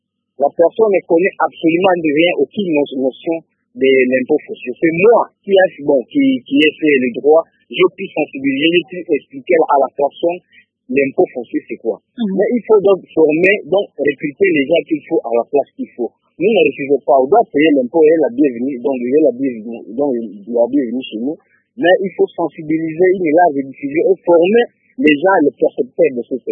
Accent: Beni, North Kivu, DR Congo; je suis de Béni, mais je suis à 20 à 29 km, je suis à Cité de Manguine.

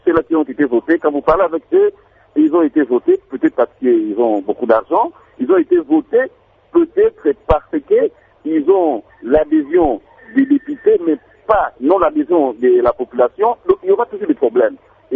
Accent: Kongo Central, DR Congo; C'est comme chez nous au Congo central.

